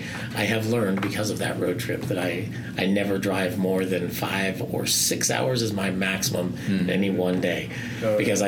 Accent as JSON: {"language": "English", "region": "California", "country": "United States", "tie": "born or raised there", "lives_now": "Las Vegas, United States", "said": "I grew up in Southern California."}